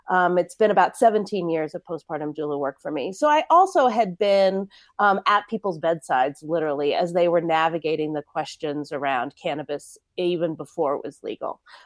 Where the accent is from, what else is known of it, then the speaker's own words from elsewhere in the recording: Colorado, United States; when cannabis became legal here in my home state of Colorado